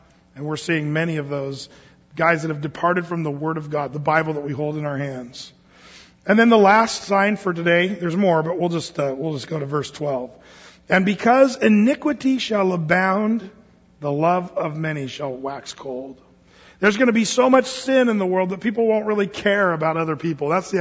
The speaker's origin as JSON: {"language": "English", "town": "Medford", "region": "Oregon", "country": "United States", "tie": "born or raised there", "said": "Even in my hometown of Medford, Oregon, this one came out this summer."}